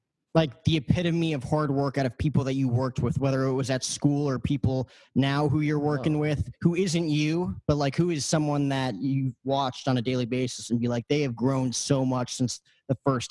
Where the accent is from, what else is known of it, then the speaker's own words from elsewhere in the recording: New Jersey, United States; I remember growing up in Jersey, watching the Yankees and Mets growing up